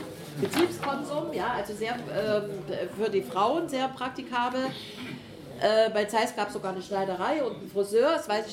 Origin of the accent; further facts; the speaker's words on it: Jena, Thuringia, Germany; wir kommen ja aus Jena